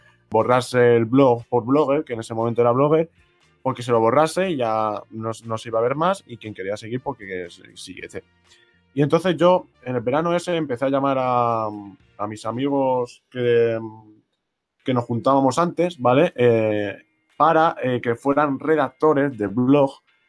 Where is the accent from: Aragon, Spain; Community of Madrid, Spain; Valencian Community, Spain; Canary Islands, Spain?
Community of Madrid, Spain; Madrid; yo soy de Madrid, de España